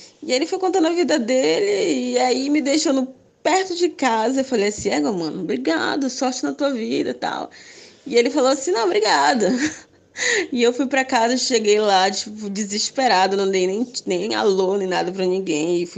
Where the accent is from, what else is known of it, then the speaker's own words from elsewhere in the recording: Pará, Brazil; sou aqui do Pará.